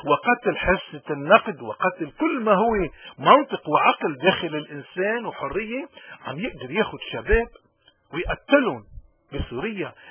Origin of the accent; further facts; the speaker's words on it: Lebanon; نحن بطريقنا الى الانقراض كشعب لبناني، كلنا كلبنانيين بدون استثناء